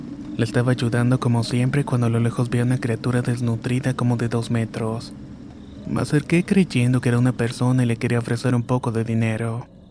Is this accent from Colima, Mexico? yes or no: no; Rayones, Nuevo León, Mexico; now in Montemorelos, Mexico; Esto me pasó en un pueblito cerca de Monte Morelos donde vivo actualmente. Aunque mi familia y yo somos originarios de Rayones, Nuevo León.